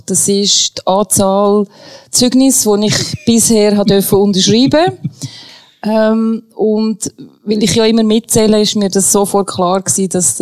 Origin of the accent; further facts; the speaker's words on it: Switzerland; am Fuss der Rigi, ist mein absoluter Lieblingsberg, kennen von verschiedenen Seiten und ein Stück von meiner Heimat dürfen teilen